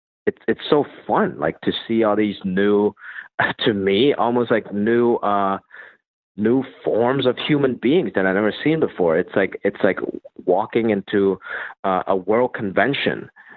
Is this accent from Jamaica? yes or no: no; Hong Kong; now in United States; I came from Hong Kong